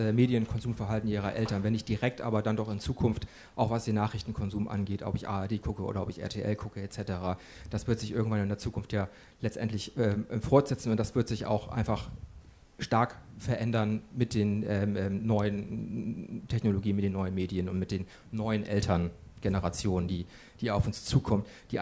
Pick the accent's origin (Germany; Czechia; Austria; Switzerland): Germany; Hamburg; ich komme aus Hamburg